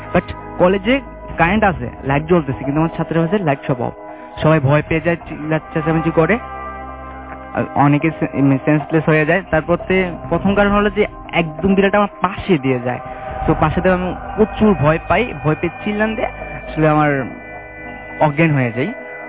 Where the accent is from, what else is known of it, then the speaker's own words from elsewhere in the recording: Khagrachhari, Chittagong Division, Bangladesh; আমার home district Khagrachari, আমি বারিধারা থেকে এসেছি।